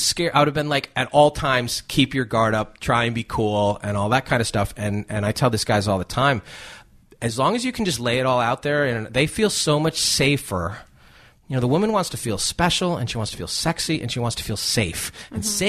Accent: New York, United States; now in Los Angeles, United States; New York is – I'm from New York. I live in L.A.

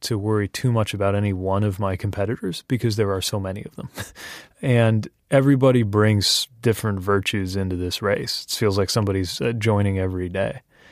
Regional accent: Indiana, United States; Part of the example of why it can pay off to do something more unusual is in my home state of Indiana.

